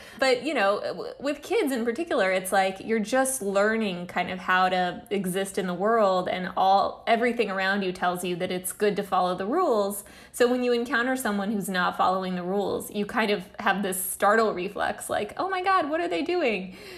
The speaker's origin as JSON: {"language": "English", "town": "Midland", "region": "Texas", "country": "United States", "tie": "born or raised there", "also_born_or_lived": "Russia", "said": "I am a Russian Jewish immigrant, and I grew up in Midland, Texas, which is in far west Texas."}